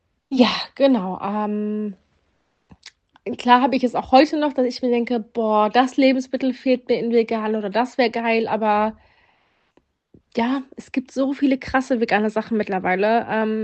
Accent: North Rhine-Westphalia, Germany; born there; now in Berlin, Germany; ich wohne noch nicht schon immer in Berlin. Ich wohne seit 2016 in Berlin. Ich komme gebürtig aus der Eifel, aus NRW, Nähe Köln.

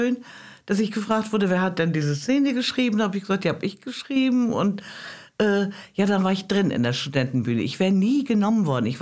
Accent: Mecklenburg-Vorpommern, Germany; Ich bin gebürtige Rüganerin. Da bin ich auch ganz stolz drauf, hatte eine traumhafte Kindheit bei meinen Großeltern auf der Insel Rügen.

